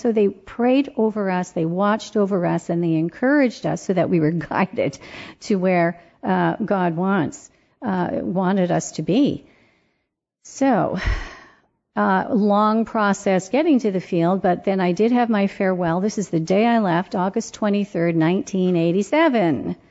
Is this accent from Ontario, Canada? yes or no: yes; Brantford, Ontario, Canada; I'm from Brantford, and Paris is like a 20-minute drive.